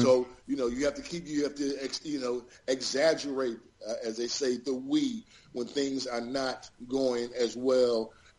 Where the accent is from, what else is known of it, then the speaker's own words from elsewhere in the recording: Buffalo, New York, United States; Well, I mean, I grew up in Buffalo, so I'm from Buffalo. That's my family. Everybody from Buffalo is a Buffalo Bill fan, you know.